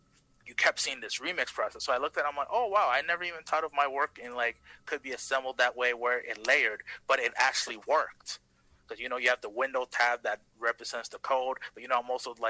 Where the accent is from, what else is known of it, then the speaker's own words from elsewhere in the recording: Montreal, Quebec, Canada; I'm someone that was born and raised in Canada. But also, I'm born and raised in Montreal.